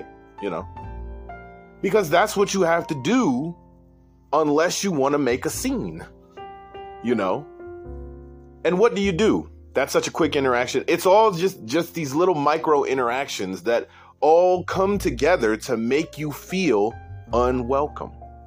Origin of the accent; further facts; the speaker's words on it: United States; born there; Now, I'm an American citizen, was born here.